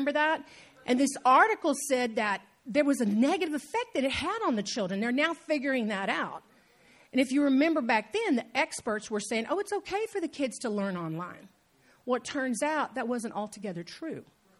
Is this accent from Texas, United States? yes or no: yes; Houston, Texas, United States; I grew up in Houston, and back in the 70s, the entire economy of our city was basically built on the oil industry.